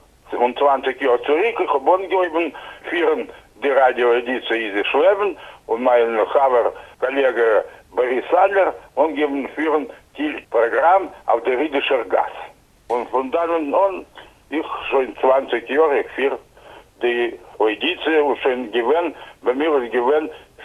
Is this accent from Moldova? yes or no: yes; Moldova; German is a second language; bei uns in Moldova